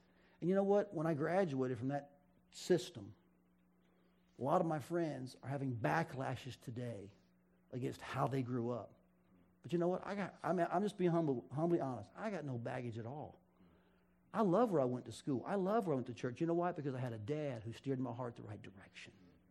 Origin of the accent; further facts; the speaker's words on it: Chattanooga, Tennessee, United States; And I grew up in Chattanooga, and I went to school at Tennessee Temple.